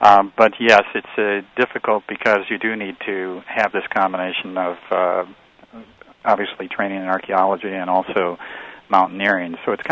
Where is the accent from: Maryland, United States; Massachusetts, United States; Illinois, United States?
Illinois, United States; New Lenox; also born or lived in Joliet; Yes, I was born in Joliet and raised in a little town about 4 miles away from there called New Lenox.